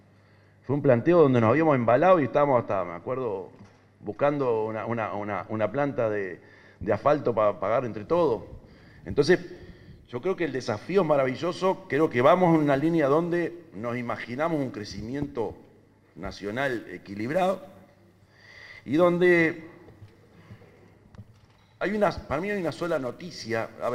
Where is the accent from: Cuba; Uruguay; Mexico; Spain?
Uruguay; nos hemos dado de la maña, como uruguayos, para asegurar y atar que de una forma u otra la flecha es de ida y vuelta.